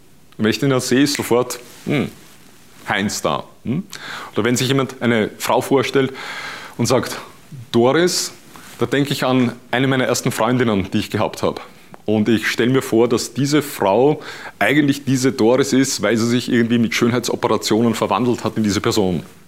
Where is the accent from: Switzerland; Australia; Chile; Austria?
Austria; Vienna; Hier bei uns in Wien, ich bin Wiener, wie du hörst